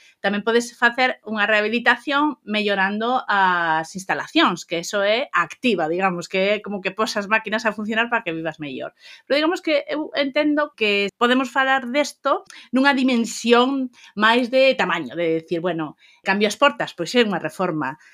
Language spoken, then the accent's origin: Galician; Lugo, Galicia, Spain; o que son de Lugo é unha cousa fundamental, é unha cidade que, por exemplo, non medra a poboación.